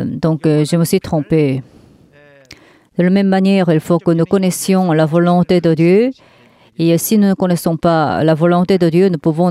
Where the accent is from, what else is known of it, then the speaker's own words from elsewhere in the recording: South Korea; si on me demande quelle est votre nationalité, je dis oui, je viens de la Corée du Sud